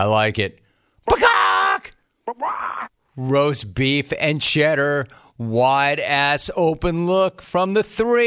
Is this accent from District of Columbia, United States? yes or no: no; California, United States; It's the Valley. I grew up in the Valley. I rep the 818 hard.